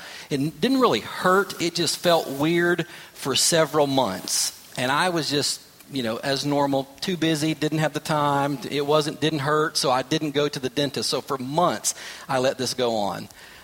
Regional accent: Kentucky, United States; Now, the good news is I'm from Kentucky, so at the age of 41 to have only lost one tooth, I'm still doing pretty well

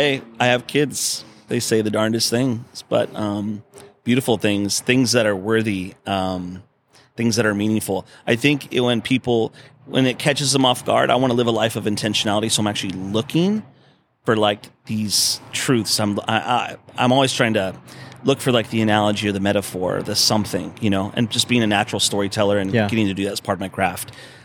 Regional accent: Paso Robles, California, United States; also born or lived in Orange County; I grew up on 80 plus acres up in Paso Robles. I was born in Orange County, but right before I was 6, we moved up there

